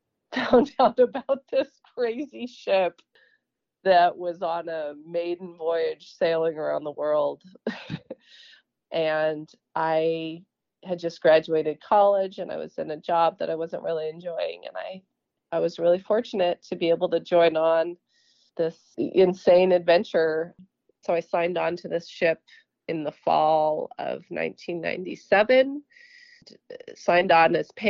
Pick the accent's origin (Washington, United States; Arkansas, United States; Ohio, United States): Washington, United States; I grew up sailing here in the Puget Sound, in the Pacific Northwest.